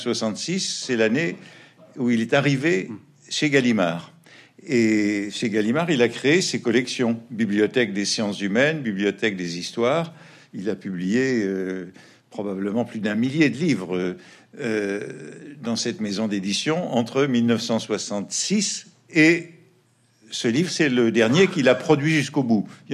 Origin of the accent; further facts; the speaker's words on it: United States; now in France; j'étais revenu en France après une bonne partie de mon enfance, adolescence aux États-Unis d'Amérique.